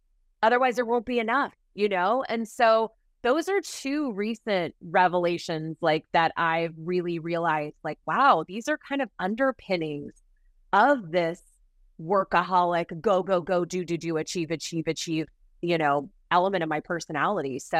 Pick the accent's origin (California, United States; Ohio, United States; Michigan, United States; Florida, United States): California, United States; You know, I'm from Southern California.